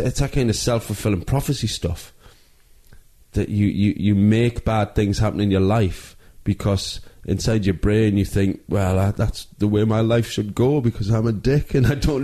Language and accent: English; Newcastle, North East England, United Kingdom; moved away; also born or lived in Manchester; I grew up in Newcastle.